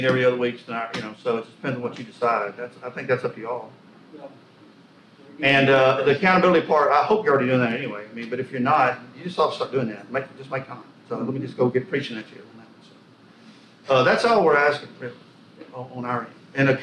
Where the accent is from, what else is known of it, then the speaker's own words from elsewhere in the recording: Owens Cross Roads, Alabama, United States; I grew up in Owens Cross, Alabama. You can't get there from here. So let's just say Huntsville.